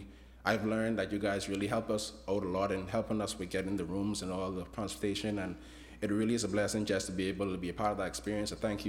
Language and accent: English; Bahamas; I'm from the Bahamas. This is my second year in Bible college